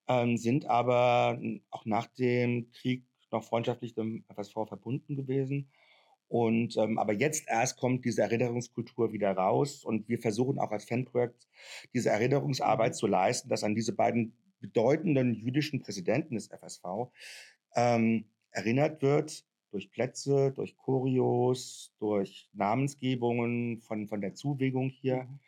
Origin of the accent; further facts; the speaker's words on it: Mainz, Rhineland-Palatinate, Germany; now in Frankfurt, Germany; bin eigentlich kein Frankfurter, also Seckbach und Bornheim kannte ich erst so seit 25 Jahren, seit ich nach Frankfurt gezogen bin.